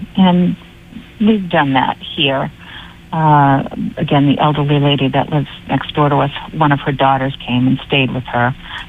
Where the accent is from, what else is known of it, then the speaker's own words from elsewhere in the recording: Beverly, Massachusetts, United States; Yes, I'm originally from Beverly, Massachusetts. And when the blizzard of 78 came through, I was living in an apartment in Peabody.